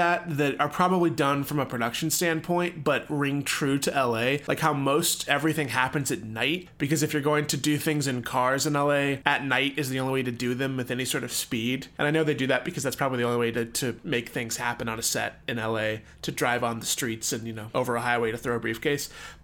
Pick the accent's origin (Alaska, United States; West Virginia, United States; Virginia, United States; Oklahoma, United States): Oklahoma, United States; I'm from Oklahoma, you're from Texas